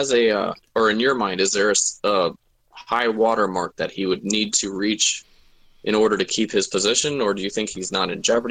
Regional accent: United States; because growing up in America, I wasn't introduced into it until 2010.

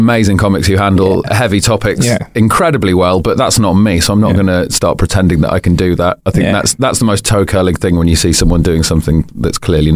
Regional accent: Wimbledon, London, United Kingdom; I grew up in Wimbledon.

